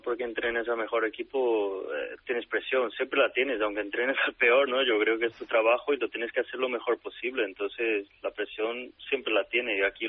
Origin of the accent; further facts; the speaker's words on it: Segovia, Castile and León, Spain; Sí, está llegando poco a poco, pero vamos, soy de Segovia, así que no hay problema.